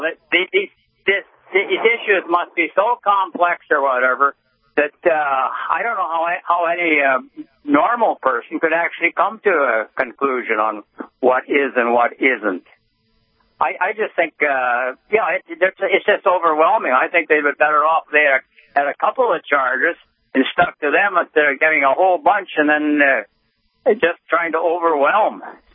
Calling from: Tolna, North Dakota, United States; Yep, Tolno.

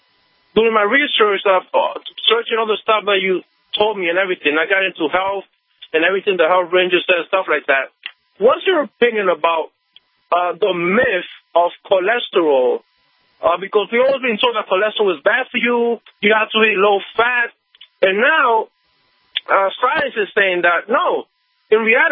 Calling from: New York, United States; from New York.

